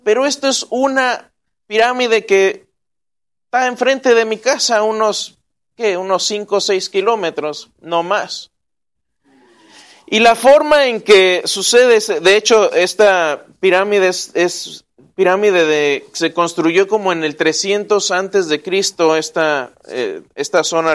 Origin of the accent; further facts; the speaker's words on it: Querétaro, Mexico; donde yo crecí, en Querétaro, crecí en un lugar que era una colina, y se veía un pueblo de enfrente